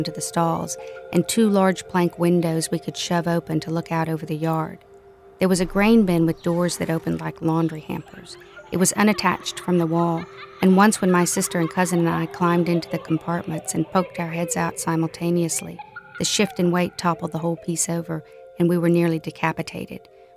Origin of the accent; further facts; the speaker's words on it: San Marcos, Texas, United States; I grew up in San Marcos.